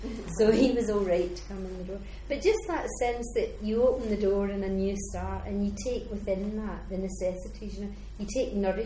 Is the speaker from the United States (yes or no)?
no; Scotland, United Kingdom; moved away; also born or lived in England; as a Scot, that was always much more exciting and interesting for me than Christmas.